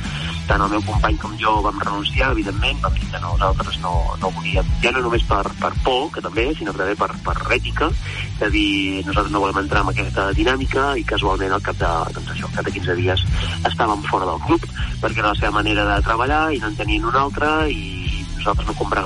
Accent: La Bisbal, Catalonia, Spain; la Bisbal, que és el meu poble on visc

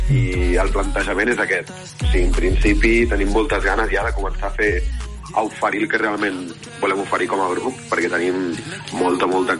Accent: Catalonia, Spain; els tres parlem català i els tres som catalans perquè els tres som de poble

